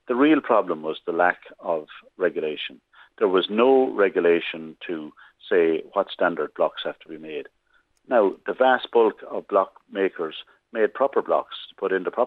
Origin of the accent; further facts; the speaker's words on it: Leinster, Ireland; I'm down from South Offaly